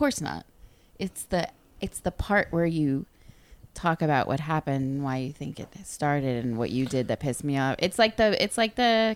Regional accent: New York, United States; Like, I grew up, I mean, I'm from New York and he's a champion debate master.

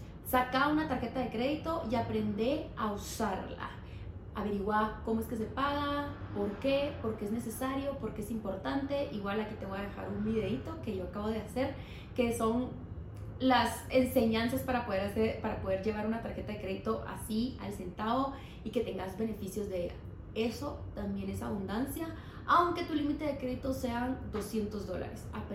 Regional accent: Guatemala; Y que no nos vamos a poner a llorar de que somos de Guatemala y que pobre de mí.

